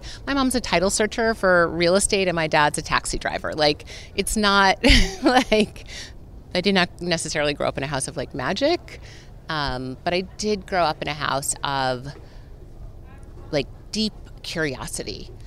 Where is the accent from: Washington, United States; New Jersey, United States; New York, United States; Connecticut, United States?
Connecticut, United States; New London; New London, Connecticut.